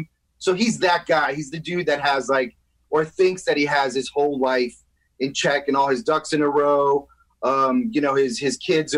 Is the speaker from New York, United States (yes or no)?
yes; New York City, New York, United States; Yeah, I'm from New York City, Washington Heights.